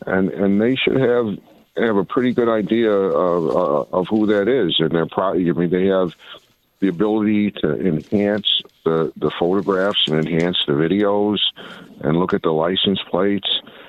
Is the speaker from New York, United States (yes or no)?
yes; Olean, New York, United States; You got people all the way from my hometown in Olean listening